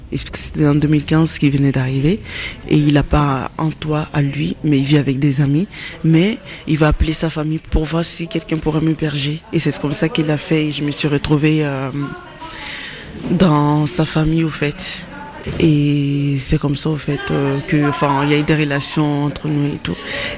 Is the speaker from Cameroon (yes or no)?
no; Mali; now in France; Je suis originaire du Mali